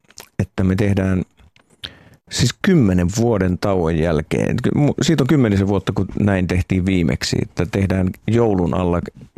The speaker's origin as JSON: {"language": "Finnish", "town": "Ylistaro", "region": "South Ostrobothnia", "country": "Finland", "tie": "born or raised there", "said": "mun rakkaan kotikyläni Ylistaron kirkkoon"}